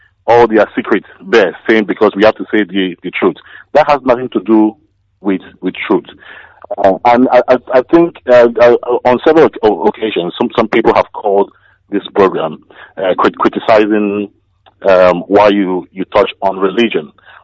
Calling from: Sussex, South East England, United Kingdom; I'm calling from Sussex in England.

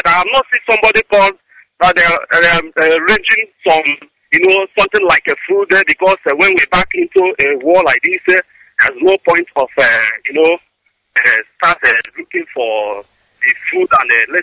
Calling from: Nkanu, Enugu State, Nigeria; I'm calling from Zafala State in Biafra land. I'm calling from Enugu, Nkanu local government.

